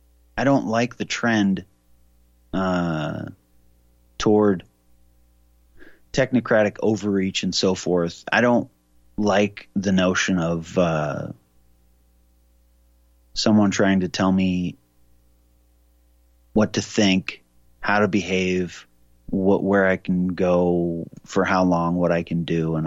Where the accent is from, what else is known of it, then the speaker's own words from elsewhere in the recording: Montana, United States; born there; Montana is my home country where I was born.